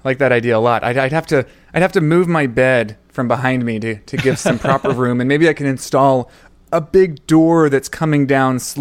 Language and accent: English; Charlotte, North Carolina, United States; I am. I was born and bred in Charlotte, North Carolina. They're not far from Kannapolis, sort of way beneath the Mason-Dixon line is what I like to say.